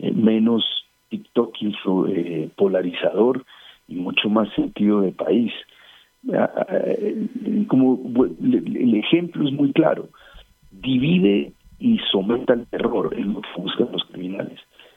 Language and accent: Spanish; Colombia; El mensaje que nosotros como colombianos tenemos que mandar hoy